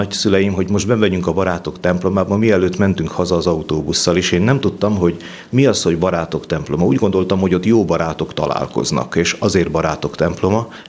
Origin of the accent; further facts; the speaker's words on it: Halmajugra, Heves, Hungary; born there; now in Gyöngyös, Hungary; Igen, Gyöngyösön lakom. Nem ott születtem, a szülőfalum Gyöngyös mellett van, egy kis falu Halmajugra. A gyerekek miatt kellett aztán beköltöznünk Gyöngyösre az iskola kezdés miatt.